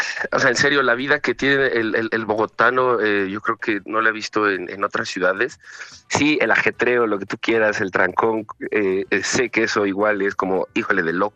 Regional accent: Tulancingo de Bravo, Hidalgo, Mexico; yo no soy de Ciudad de México, yo soy de una ciudad pequeñita que se llama Tulancingo de Bravo Hidalgo. Entonces, es muy cerca a la Ciudad de México, estamos a una hora y media, dos máximo en carro, es muy, muy, muy cercano

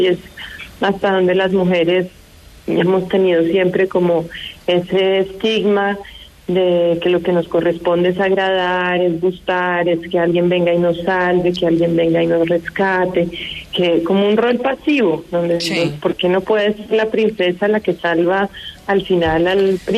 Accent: Bogotá, Colombia; pues supongo que soy muy cachaca

